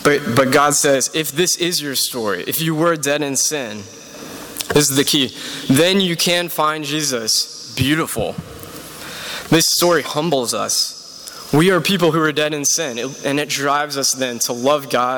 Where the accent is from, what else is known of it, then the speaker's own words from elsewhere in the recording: Charlottesville, Virginia, United States; It's the 1 year anniversary of the marches in Charlottesville, my hometown.